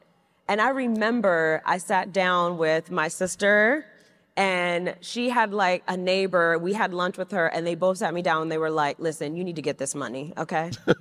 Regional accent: New York City, New York, United States; And I grew up in Flushing, Queens, right?

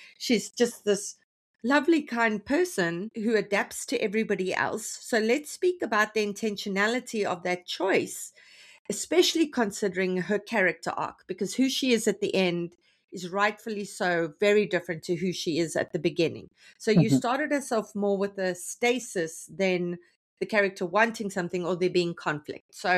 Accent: Australia; We Australians and Brits, we've all got the same humour.

